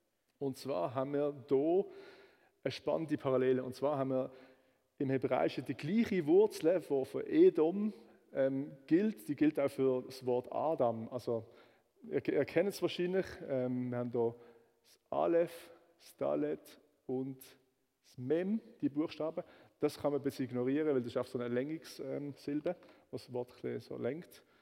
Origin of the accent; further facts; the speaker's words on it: Switzerland; Und ich denke auch, wir als Schweizer können uns da nicht rausnehmen.